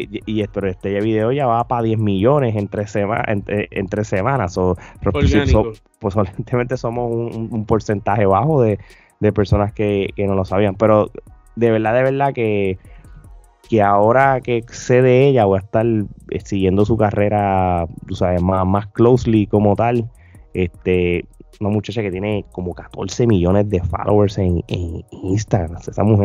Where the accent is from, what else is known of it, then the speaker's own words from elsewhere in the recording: Puerto Rico; nosotros tenemos, como puertorriqueños al fin, tenemos una frutita que se llama quenepa.